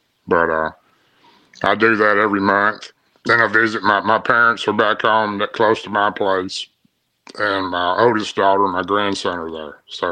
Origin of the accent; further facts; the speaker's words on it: Tennessee, United States; Well, I'm from Tennessee, is where I've always lived, but I stay on the East Coast.